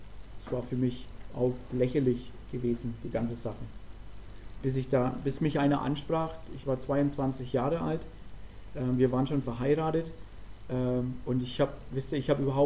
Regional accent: Bavaria, Germany; Wir kommen ursprünglich aus Nordostbayern. Ursprünglich, da sind wir beide zum Glauben gekommen. Ich war 24, meine Frau war 22 damals.

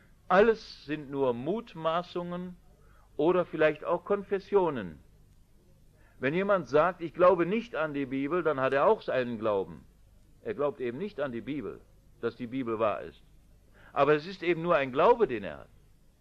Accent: North Rhine-Westphalia, Germany; Ich komme auch vom Land, aus dem Oberbergischen, und ich weiß, da kennt jeder jeden sehr genau.

